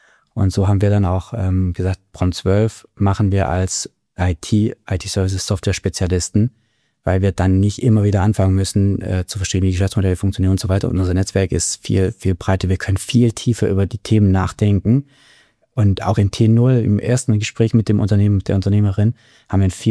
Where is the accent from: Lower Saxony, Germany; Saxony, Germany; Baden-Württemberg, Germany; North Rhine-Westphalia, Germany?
Baden-Württemberg, Germany; Aufgewachsen auf der Schwäbischen Alb, kleinster deutscher Mittelstand.